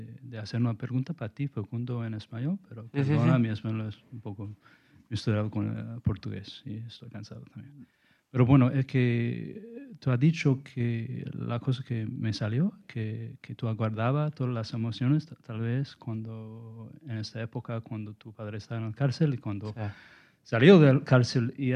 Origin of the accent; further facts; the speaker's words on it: New York, United States; I'm from New York, but I spent some time in a community in Brazil